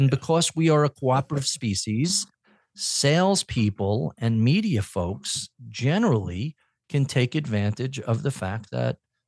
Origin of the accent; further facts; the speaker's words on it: New York, United States; So I'm a New Yorker, so I tend to talk to the back of the room and I tend to talk fast